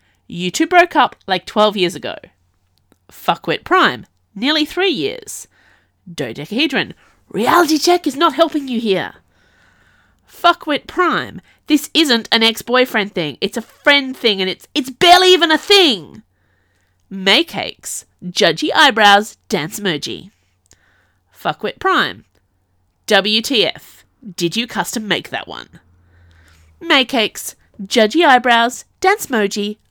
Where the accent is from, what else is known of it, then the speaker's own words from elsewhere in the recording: Australia; I'm Australian